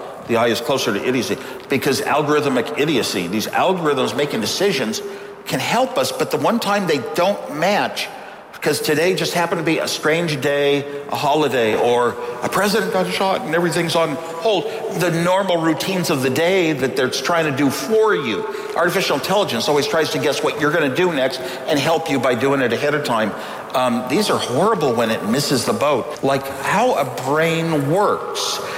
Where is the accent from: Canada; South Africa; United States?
United States; I'm an American. I grew up an American. I am what I am.